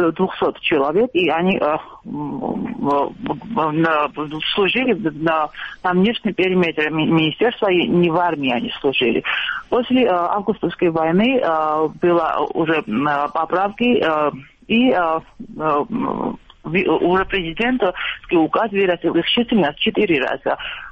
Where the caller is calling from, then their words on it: Tbilisi, Georgia; Я вас приветствую из Тбилиси.